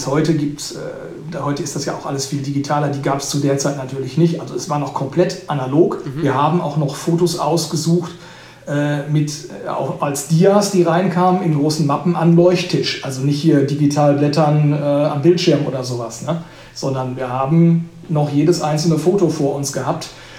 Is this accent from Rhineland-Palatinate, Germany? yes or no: no; North Rhine-Westphalia, Germany; ich komme gebürtig aus dem Sauerland